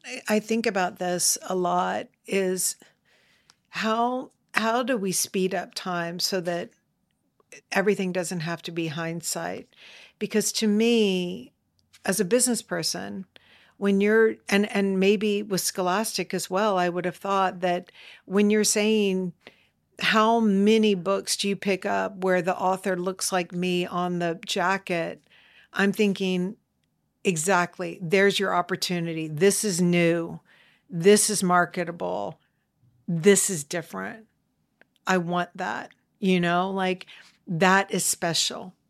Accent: the South, United States; I'm a Southerner, University of Georgia.

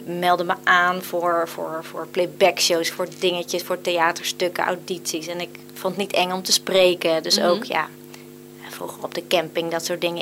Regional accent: North Brabant, Netherlands; now in Curaçao; Nou, ik ben geboren in Nederland. Mm-hmm. In Brabant.

